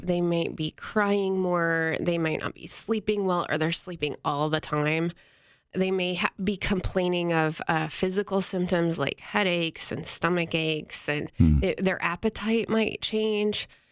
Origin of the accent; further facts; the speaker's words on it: Avon, United States; now in St. Augustine, United States; Yeah, I grew up in Avon. Okay. I moved to St. Augustine.